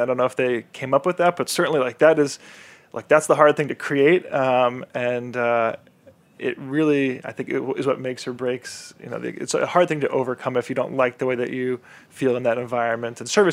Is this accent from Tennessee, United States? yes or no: no; New York City, New York, United States; I grew up here in New York, and when I started working in restaurants, I was about 14, so 18 years ago now